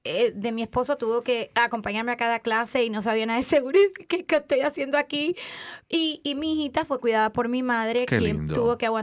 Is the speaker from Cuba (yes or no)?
yes; Cuba; Soy cubana.